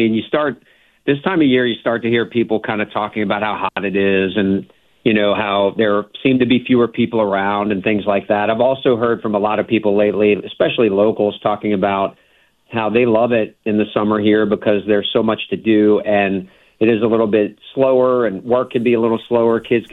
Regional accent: New Orleans, Louisiana, United States; when they find out I'm from New Orleans

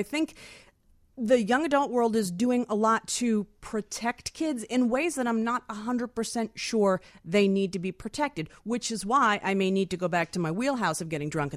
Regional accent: Huntington, Indiana, United States; I'm from Huntington, Indiana.

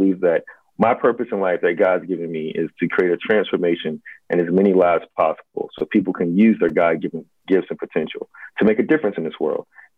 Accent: Virginia, United States; I grew up in a single-parent household. We were poor. You know, I grew up in Virginia.

